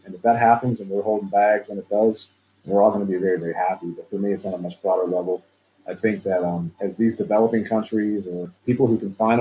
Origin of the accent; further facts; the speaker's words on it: Pittsburgh, Pennsylvania, United States; I mean, I'm born and raised in Pittsburgh, and I even have to respect the fact that he's from Cleveland.